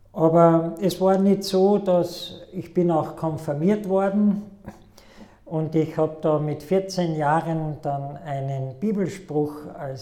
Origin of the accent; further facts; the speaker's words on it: Klagenfurt, Carinthia, Austria; born there; ich bin in Klagenfurt geboren, in einer ganz unreligiösen Familie. Ich bin in der evangelischen Kirche getauft worden